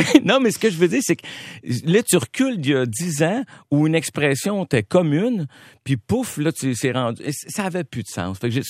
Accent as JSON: {"language": "French", "region": "Quebec", "country": "Canada", "tie": "born there", "said": "pourquoi moi je suis né ici au Québec où il y a de la prospérité"}